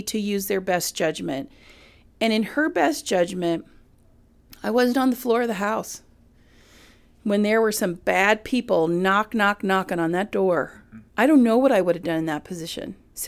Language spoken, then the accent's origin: English; Wyoming, United States; I grew up in Wyoming.